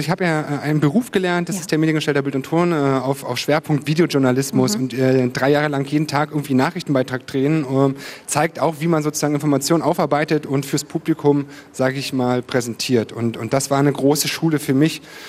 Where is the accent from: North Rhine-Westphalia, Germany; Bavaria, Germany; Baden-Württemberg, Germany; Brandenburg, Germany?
Brandenburg, Germany; Spremberg; born there; Ja, tatsächlich bin ich gebürtiger Spremberger